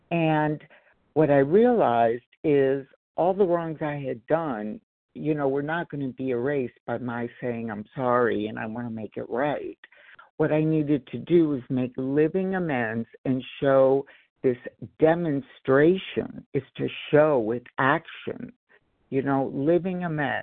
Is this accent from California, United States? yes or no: yes; Los Angeles, California, United States; I'm from Los Angeles.